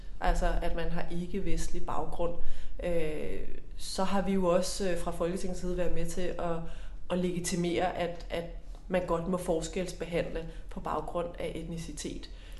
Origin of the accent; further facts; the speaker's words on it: Aalborg, North Denmark Region, Denmark; Så jo, jeg er fra Aalborg